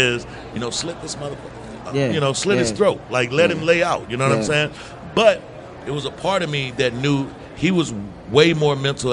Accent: Mississippi, United States; moved away; Even growing up in Mississippi where I grew up an hour away from New Orleans. It was an epidemic in New Orleans in the 90s when I left.

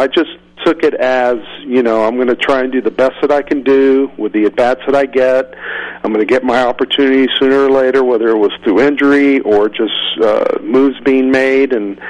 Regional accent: Florida, United States; to be able to go down to Miami and play in my home state and get those regular at bats

